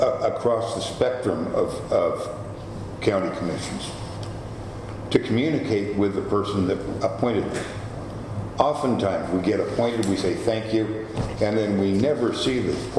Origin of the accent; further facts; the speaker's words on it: California, United States; I went to another parks event that was put on by a local parks group, because I'm from the Bay Area.